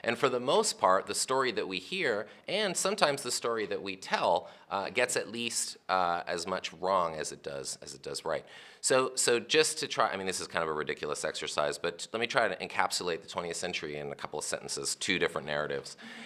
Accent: Vancouver, British Columbia, Canada; so I'm from Vancouver

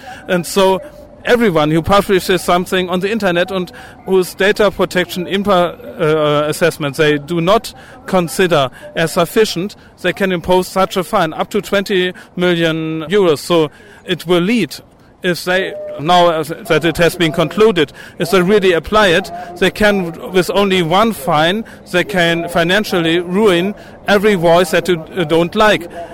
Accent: Germany; We're from Germany.

